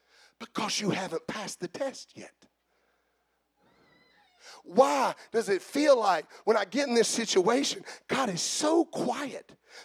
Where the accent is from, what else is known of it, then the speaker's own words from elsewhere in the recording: West Virginia, United States; But we're from Southern West Virginia.